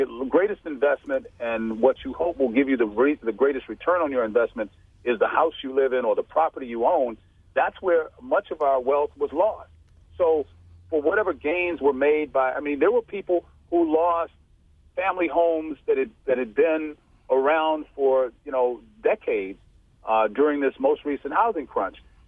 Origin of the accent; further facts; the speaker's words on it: Washington, District of Columbia, United States; also born or lived in Arizona; I'm an outsider too, and I'm a traveled outsider in that I'm from Washington D.C. I've lived in Arizona.